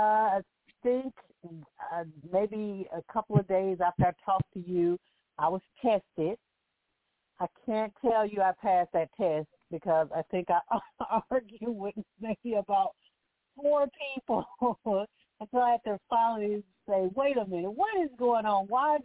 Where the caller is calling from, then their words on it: Alabama, United States; I'm calling from Alabama.